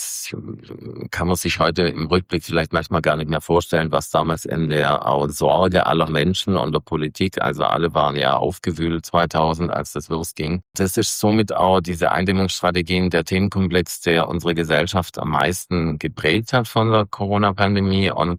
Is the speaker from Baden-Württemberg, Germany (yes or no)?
yes; Baden-Württemberg, Germany; ich komme ursprünglich aus Baden-Württemberg